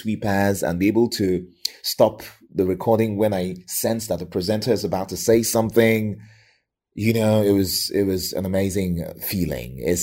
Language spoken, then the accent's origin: English; Lagos, Nigeria; I grew up in Lagos. I was born and raised in Lagos.